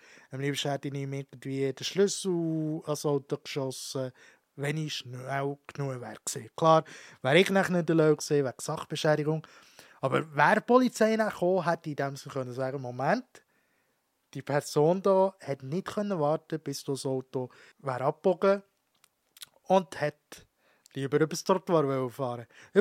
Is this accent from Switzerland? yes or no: yes; Switzerland; Ich bin in der Schweiz. Entschuldigung, bei uns in der Schweiz auch.